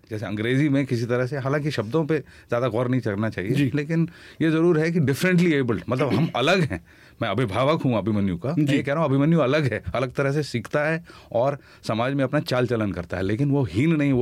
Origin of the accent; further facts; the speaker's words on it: North India, India; Hindi is a second language; also born or lived in Tamil Nadu; क्योंकि मैं मद्रासी हूँ लेकिन नॉर्थ में बड़ा हुआ, थोड़ी हिंदी आती है